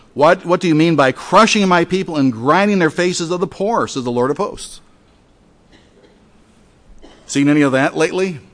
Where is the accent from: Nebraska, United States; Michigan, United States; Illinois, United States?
Michigan, United States; Detroit; You know, I'm a Detroiter, born and bred. I was not born in a suburb, I was born in Detroit. And I remember, I was born in 1952.